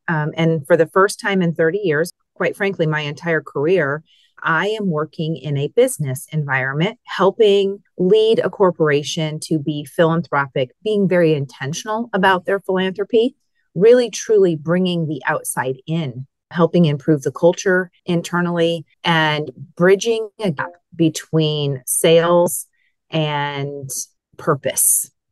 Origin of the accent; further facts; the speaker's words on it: Midwest, United States; But growing up in the Midwest, I've learned all my life that who are you is I'm a mom, I'm a teacher, I'm a philanthropist.